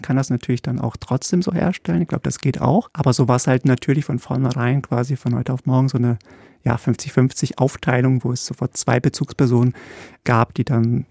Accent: Poland; born there; moved away; Ich bin in Polen geboren worden

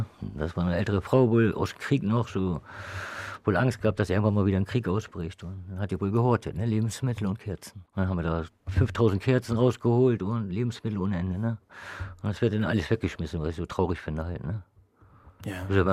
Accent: Cuxhaven, Lower Saxony, Germany; born there; now in Bremen, Germany; Ich komme gebürtig aus Cuxhaven. Ich bin zugezogen hier nach Bremen. Vor 2007 bin ich hier nach Bremen gezogen.

